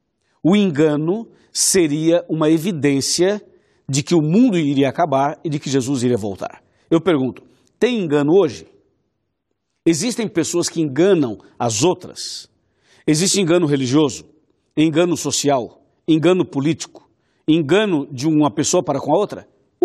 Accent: São Paulo, Brazil; Eu também sou do interior de São Paulo.

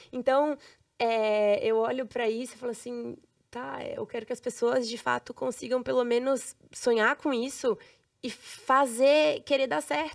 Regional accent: Rio de Janeiro, Brazil; now in São Paulo, Brazil; Eu, por exemplo, saí do Rio de Janeiro e mudei para São Paulo em seguida, para uma cidade que eu nunca tinha ido, uma vida completamente diferente, igreja diferente, tudo.

